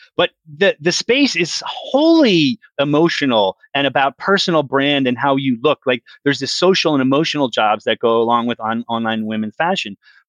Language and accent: English; United States; And I realized I outed myself as an American with that example.